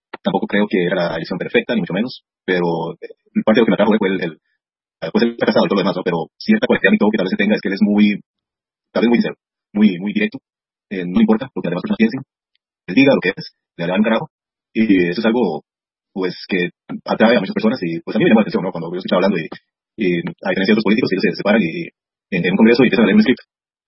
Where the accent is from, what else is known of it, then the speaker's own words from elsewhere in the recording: Costa Rica; bueno, no soy de Colombia, soy de Costa Rica.